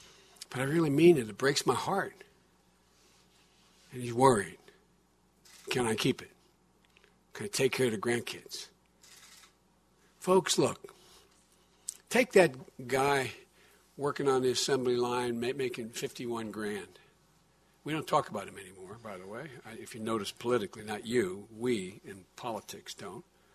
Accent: Claymont, Delaware, United States; I was home with a guy I grew up with in Claymont, Delaware, a little steel town.

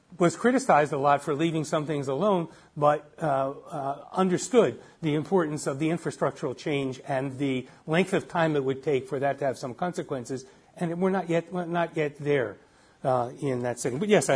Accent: California, United States; And I say it as a Californian because the state of California had a referendum on bilingual education

